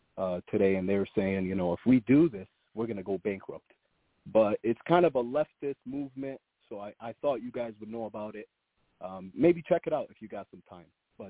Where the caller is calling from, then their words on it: Detroit, Michigan, United States; I'm calling in from Detroit.